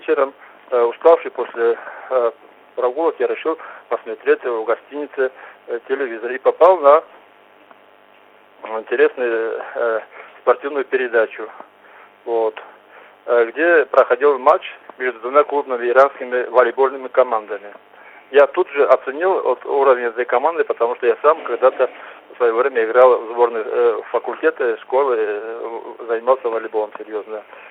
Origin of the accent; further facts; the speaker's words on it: Russia; Я ответил ему, что я «мен от Руси Астан», то есть я из России.